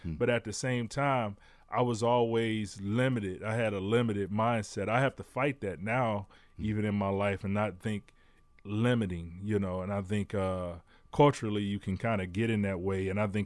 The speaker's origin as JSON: {"language": "English", "town": "Detroit", "region": "Michigan", "country": "United States", "tie": "born or raised there", "said": "would have went to school away from Michigan. You know, I probably would have ventured out away from my hometown."}